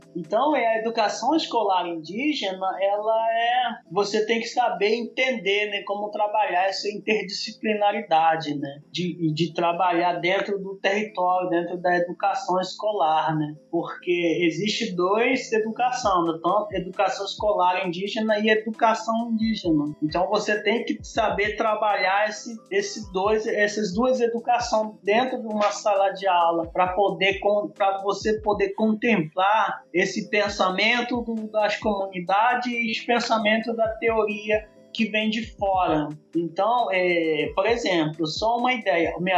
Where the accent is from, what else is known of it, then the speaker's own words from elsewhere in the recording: Porto Lindo, Mato Grosso do Sul, Brazil; born there; num lugar onde eu nasci, na aldeia Porto Lindo